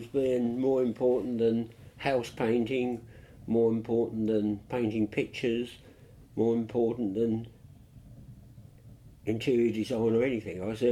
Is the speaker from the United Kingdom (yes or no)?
yes; Tiptree, East of England, United Kingdom; I come from Tiptree.